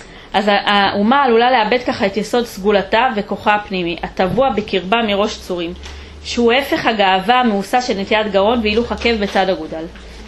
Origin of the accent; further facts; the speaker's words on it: Jerusalem, Jerusalem District, Israel; also born or lived in United States; אני באתי מירושלים, אמרתי לכם, היה לנו גם כמה שנים בארצות הברית